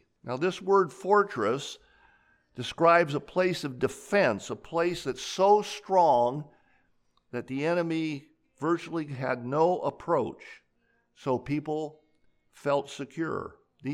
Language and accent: English; California, United States; I grew up in California, and the county that I grew up in was called, are you waiting for this? Butte County.